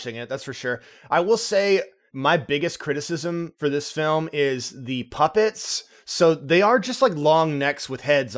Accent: United States; That's just because I'm an American

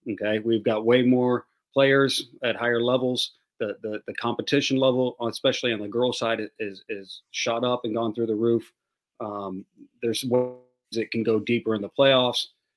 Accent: San Antonio, Texas, United States; I grew up in San Antonio. I played high school soccer at MacArthur in San Antonio. I went to college in San Antonio

